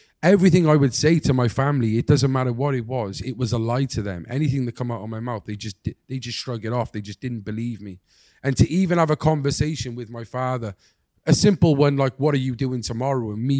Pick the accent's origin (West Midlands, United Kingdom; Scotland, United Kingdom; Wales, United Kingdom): Wales, United Kingdom; say that we do get good pickings because some of the Welsh legends that we have had is being because we're Welsh, you know?